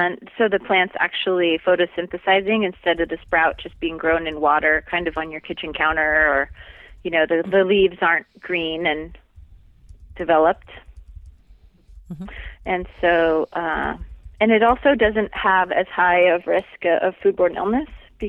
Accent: San Diego, California, United States; We had a garden, and I grew up in San Diego, so it was a Southern California garden with avocados and artichokes

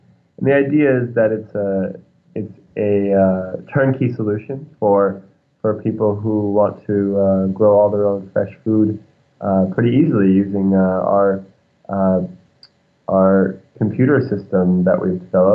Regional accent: United States; now in France; As you said … I'm an American. I'm living in Paris, right outside Paris, and I came here to do my master's degree

